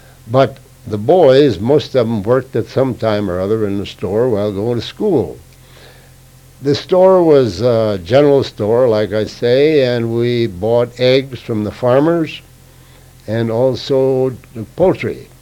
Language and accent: English; Raymond, Minnesota, United States; born there; I was born in Raymond, Minnesota, Candia High County. Raymond is about 12 miles west of Wilmer.